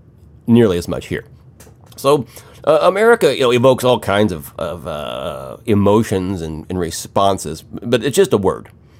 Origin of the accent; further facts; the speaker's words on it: Missouri, United States; I was raised here. I'm born and raised in Missouri, never really left.